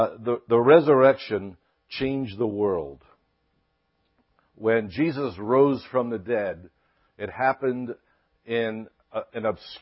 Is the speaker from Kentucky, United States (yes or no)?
no; Brooklyn, New York, United States; I grew up in Brooklyn, New York, and then went to Vietnam.